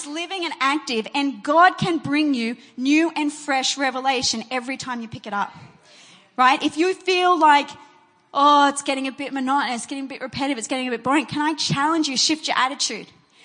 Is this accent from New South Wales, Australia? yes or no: yes; Sydney, New South Wales, Australia; that I grew up in Sydney